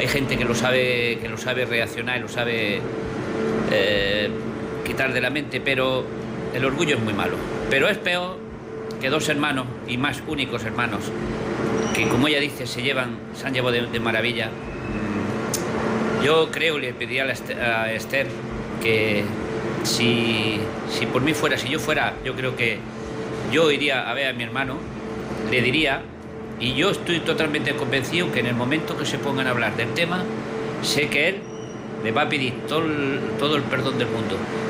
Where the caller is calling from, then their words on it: Tarragona, Catalonia, Spain; de Tarragona.